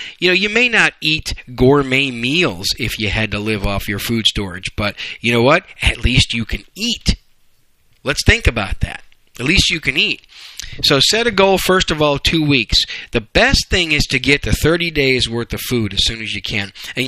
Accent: Wisconsin, United States; I'm from Wisconsin. Okay? I'm a Yankee cheesehead from Wisconsin. We used to have hot chocolate almost every single day on cold winter days.

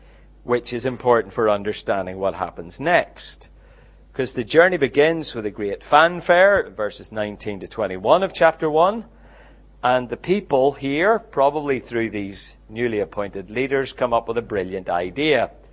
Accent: United Kingdom; I grew up in the United Kingdom when Margaret Thatcher was premier.

